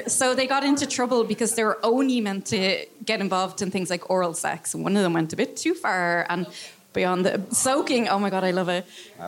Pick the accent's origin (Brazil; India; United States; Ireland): Ireland; But there's one caveat to swinging that we as Irish people especially have to consider, that we're all too small. We all know each other.